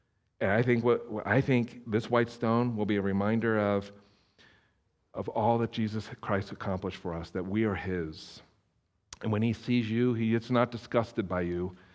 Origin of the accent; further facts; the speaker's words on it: East Coast, United States; because I grew up on the East Coast, right?